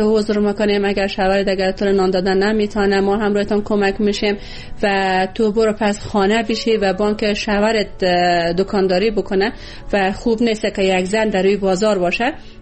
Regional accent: Bamyan, Afghanistan; و از کابل بعد از تقریبا 7 یا 8 ماهی که من در اونجا زندگی کردم، آمدم به ولایت خودم به بامیان

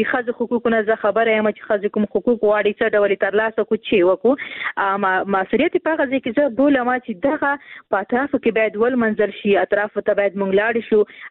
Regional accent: Khost, Afghanistan; زه هم د خوست یم،

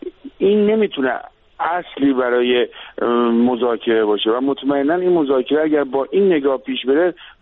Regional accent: Iran; به هر صورت ما ایرانی هستیم

